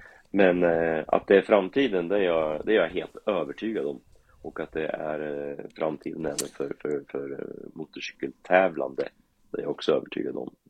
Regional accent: Karlskoga, Örebro County, Sweden; jag är ju uppvuxen i Karlskoga

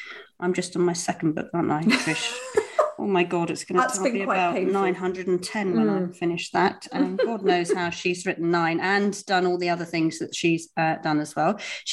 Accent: South West England, United Kingdom; Well, you know I'm Cornish and I grew up in Cornwall.

